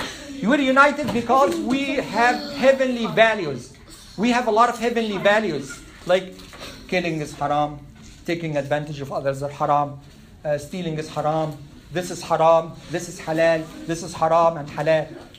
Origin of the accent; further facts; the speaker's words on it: Egypt